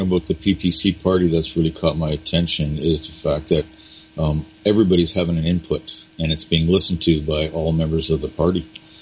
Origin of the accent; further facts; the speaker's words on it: Toronto, Ontario, Canada; moved away as an adult; I was born and raised in Toronto. Okay. I lived there for 18 years of my life, and I left.